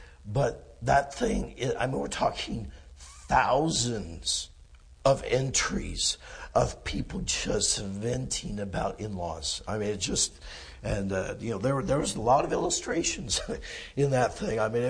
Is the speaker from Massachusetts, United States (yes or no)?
no; California, United States; I mean, back in my hometown in California there, my dad was the principal of the school, and he was there many, many years.